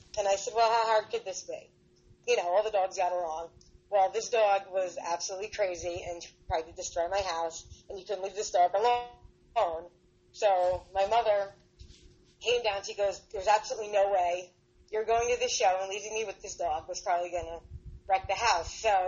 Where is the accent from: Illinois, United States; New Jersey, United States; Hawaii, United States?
New Jersey, United States; I'm from New Jersey.